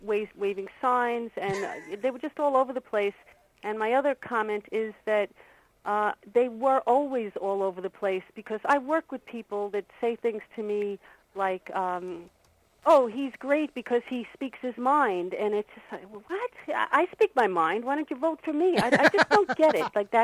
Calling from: Ronkonkoma, New York, United States; Hi, I'm calling from Ronkonkoma.

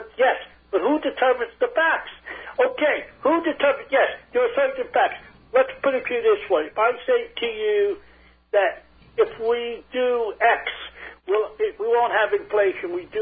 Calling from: Queens, New York, United States; I'm calling from Queens.

